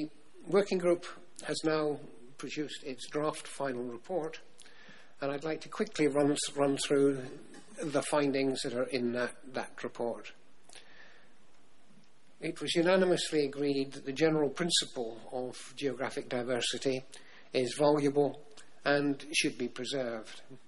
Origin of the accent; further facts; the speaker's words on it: Cayman Islands; I'm from the Cayman Islands, and I'm, for my sins, chairman of the working group.